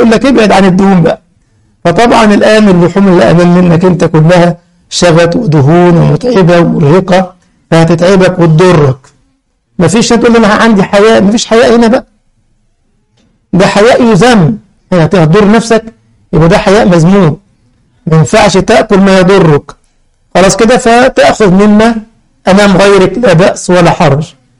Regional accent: Egypt; now in Germany; والناس يحطوا عندنا في مصر حاجه اسمها البلح الزغلول

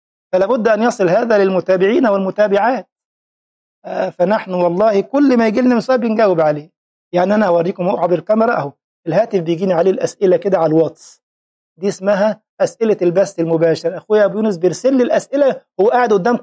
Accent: Egypt; يعني ما أقولش أن أنا مصري، لا، مصر انتماء لوطني وبلدي نعم

